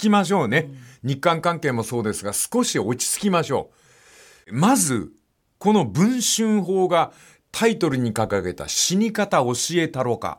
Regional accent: Fukuoka, Japan; born there; これは私福岡生まれですから断固として言います。

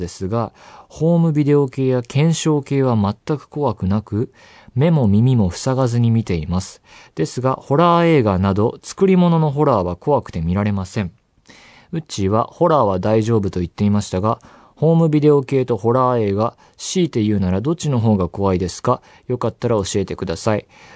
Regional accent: Saitama, Japan; 埼玉県、僕出身ですけど、そんな大きな花火大会があったなんて知らなかったな。

